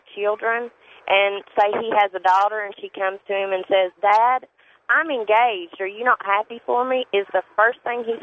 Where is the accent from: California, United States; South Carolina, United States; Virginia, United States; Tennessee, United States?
Tennessee, United States; I'm from Tennessee.